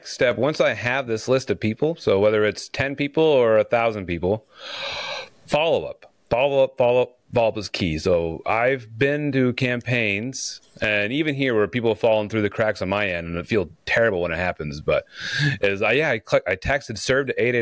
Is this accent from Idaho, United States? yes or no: yes; Idaho, United States; It's helpful for me that I'm actually from Idaho originally.